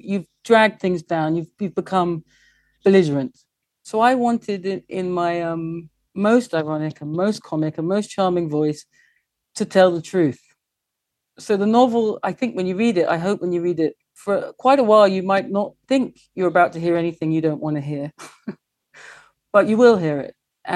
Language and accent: English; England, United Kingdom; Now, I am English and I love England.